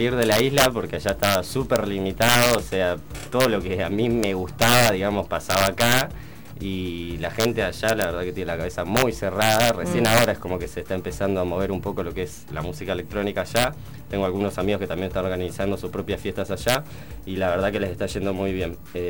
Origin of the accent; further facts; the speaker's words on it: Río Grande, Tierra del Fuego, Argentina; now in La Plata, Argentina; No, yo soy de Tierra del Fuego, nací en Río Grande, me vine acá a La Plata en el 2012, para estudiar.